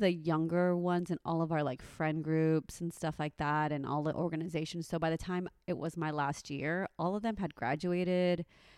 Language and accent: English; Houston, Texas, United States; in Houston. Yeah, I went to University of Houston.